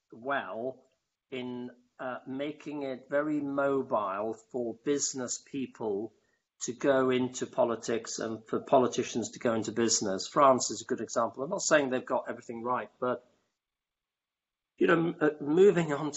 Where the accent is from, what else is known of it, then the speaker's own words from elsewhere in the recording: United Kingdom; I'm not the expert, I'm just a Brit.